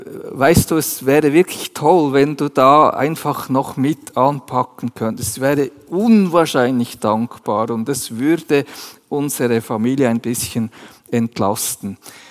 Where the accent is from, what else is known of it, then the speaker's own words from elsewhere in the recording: Switzerland; Das sage ich als Schweizer.